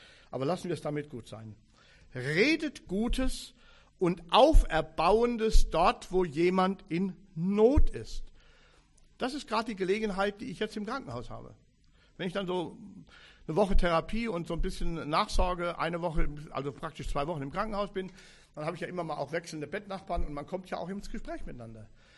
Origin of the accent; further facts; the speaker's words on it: North Rhine-Westphalia, Germany; Nun komme ich aus dem Kreis Wittgenstein, heute Kreis Siegen-Wittgenstein.